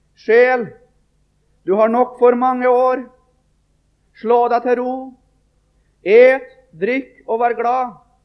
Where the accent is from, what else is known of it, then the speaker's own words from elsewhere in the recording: Trøndelag, Norway; Det var en emissær hjemme i Trøndelag